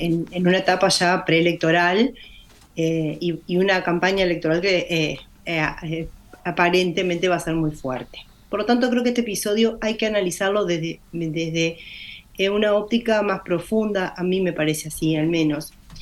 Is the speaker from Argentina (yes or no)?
no; Uruguay; nosotros, como uruguayos, tenemos que defender muchísimo